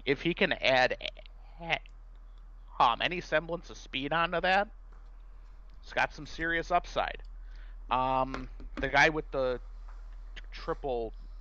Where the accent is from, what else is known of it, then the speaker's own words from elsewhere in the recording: Milwaukee, Wisconsin, United States; I grew up in Milwaukee in the early 90s